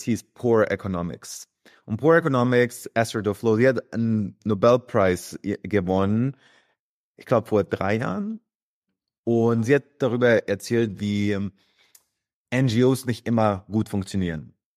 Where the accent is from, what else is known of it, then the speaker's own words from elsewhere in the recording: Bad Reichenhall, Bavaria, Germany; meine Eltern sind aus Kroatien, die sind in den 80ern nach Deutschland gekommen. Ich bin der Älteste von 5, bin in einer kleinen Stadt Bad Reichenhall aufgewachsen in Oberbayern.